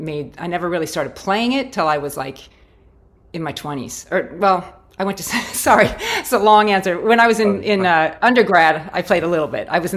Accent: Boulder, Colorado, United States; I grew up in Boulder, Colorado.

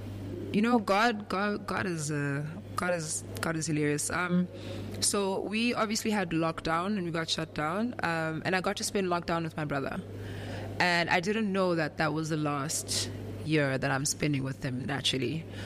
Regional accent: South Africa; I'd say to him, I got on Apple Radio, dog. We're South African.

